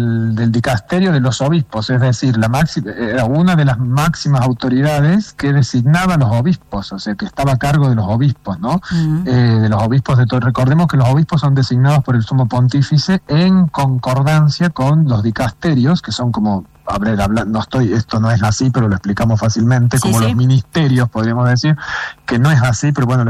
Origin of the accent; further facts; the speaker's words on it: Córdoba, Argentina; yo soy cordobés